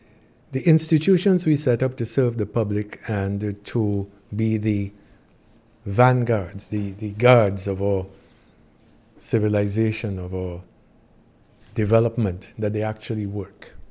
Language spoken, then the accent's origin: English; United States; now in Barbados; I came to Barbados and I asked, wait, isn't that the company that had a problem in my hometown of the U.S. and was charged and stuff?